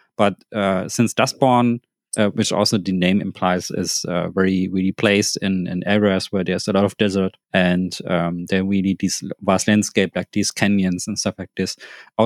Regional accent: Thailand; now in Germany; I live in Germany, but I'm actually Asian. I come from Thailand.

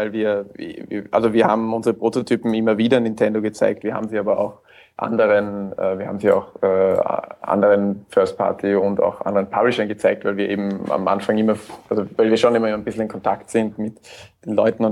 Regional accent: Austria; Bei uns in Österreich heißt das Versteinern, also das, was die Kinder spielen.

